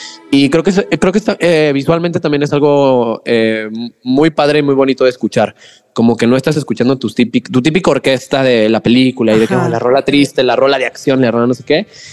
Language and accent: Spanish; Guadalajara, Jalisco, Mexico; Sí, yo soy de aquí de Guadalajara.